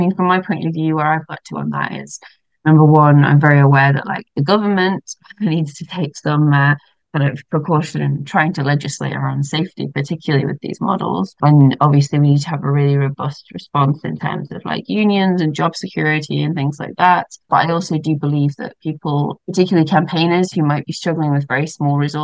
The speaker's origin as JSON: {"language": "English", "country": "Ireland", "said": "and I'm Irish myself, and I'm like, well, that's not necessarily an Irish person"}